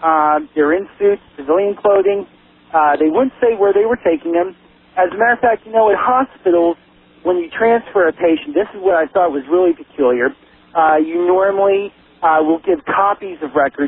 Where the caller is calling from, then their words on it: Anchorage, Alaska, United States; Good morning, Art. … Anchorage.